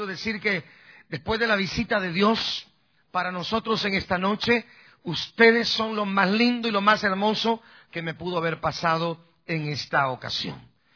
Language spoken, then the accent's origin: Spanish; Guatemala; now in United States; yo en el año 82 llegué a los Estados Unidos. Yo salí el 13 de febrero de 1982, salí de Guatemala. Yo soy un migrante, yo soy un ilegal